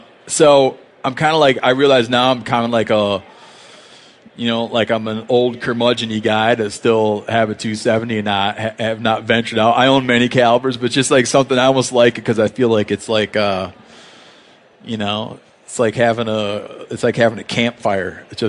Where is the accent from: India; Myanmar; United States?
United States; Michigan; like I grew up in Michigan